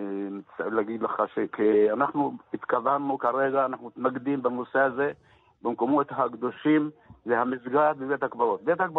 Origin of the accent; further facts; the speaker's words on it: Lajjun, Northern District, Israel; born there; לג'ון זה כפר שאני נולדתי בו בשנת 43